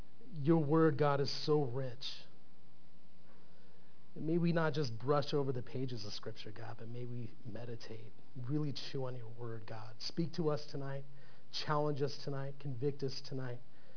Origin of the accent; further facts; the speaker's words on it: Tucson, Arizona, United States; So, yeah, we're from Tucson, Calvary, Tucson, and we just left 109-degree temperature today to be with you guys.